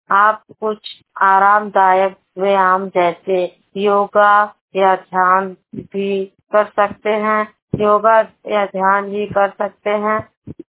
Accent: Sant Kabir Nagar, Uttar Pradesh, India; मेरा जिला है संतकबीर नगर। मेरी उम्र है 37 साल।

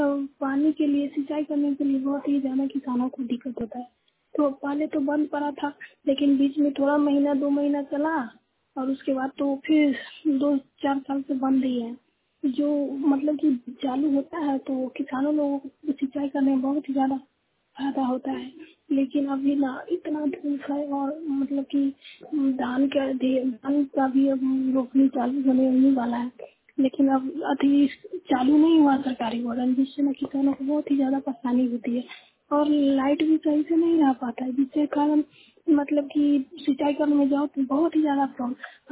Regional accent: Sohajpur, India; सोहाजपुर पंचायत से सोहाजपुर गांव से बोल रही हूँ।

